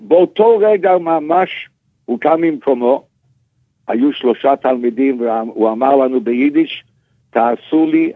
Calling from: New York, United States; אני מטלפן מניו יורק

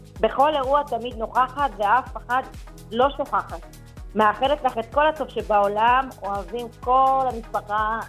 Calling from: Elad, Central District, Israel; אני מאלעד.

